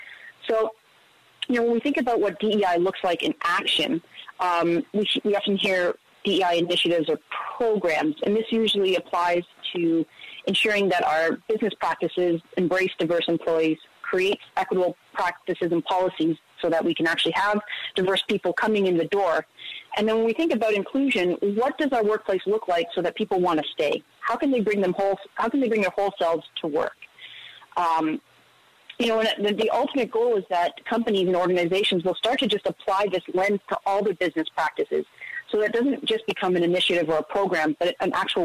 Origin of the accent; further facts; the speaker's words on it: Guelph, Ontario, Canada; I grew up here in Guelph, spent a lot of time with my grandparents who are from Italy.